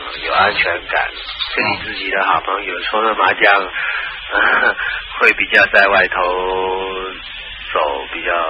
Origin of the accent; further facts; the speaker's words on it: Hong Kong; 好像我们香港人吃啊那些都很重的嘛